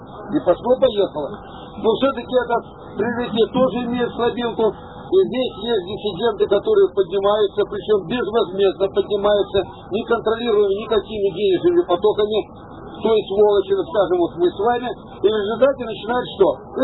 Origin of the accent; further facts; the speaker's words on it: Zheleznogorsk, Krasnoyarsk Krai, Russia; В Красноярске, приехал в родной город, он сейчас Железногорском называется